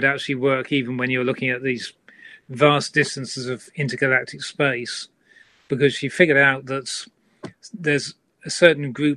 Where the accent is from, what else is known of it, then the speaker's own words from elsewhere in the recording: United Kingdom; being a Brit, I kind of think in Celsius most of the time.